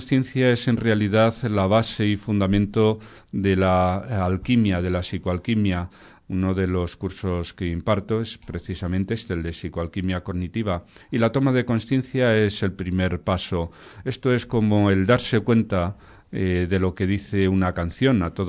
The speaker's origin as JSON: {"language": "Spanish", "town": "Ávila", "region": "Castile and León", "country": "Spain", "tie": "born there", "said": "Y yo, como nací en Ávila, pues se tira un poco hacia mi tierra, me he quedado a mitad de camino."}